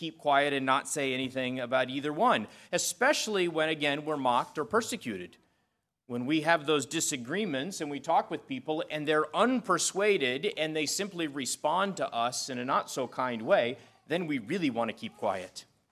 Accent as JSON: {"language": "English", "region": "Wisconsin", "country": "United States", "tie": "born or raised there", "lives_now": "Virginia, United States", "said": "I myself didn't grow up in Virginia. I grew up in Wisconsin, but I love Virginia"}